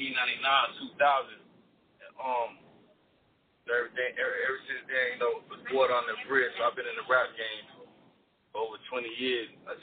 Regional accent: Atlanta, Georgia, United States; I'm from Atlanta.

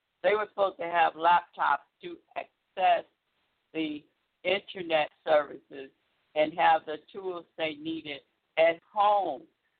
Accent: Michigan, United States; The state of Michigan, my home state, and this is why I'm talking about it

